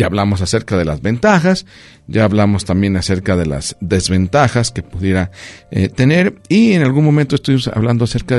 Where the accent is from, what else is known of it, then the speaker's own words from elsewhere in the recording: Mexico; como buenos mexicanos